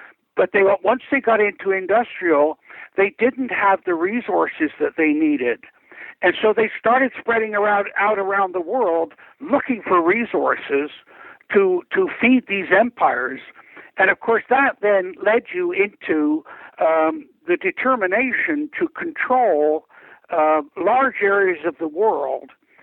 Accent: United Kingdom; as a child growing up in Britain

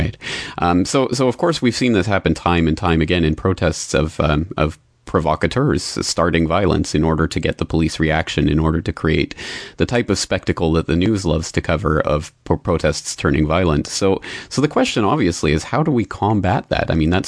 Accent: Canada; And myself, I'm a Canadian citizen

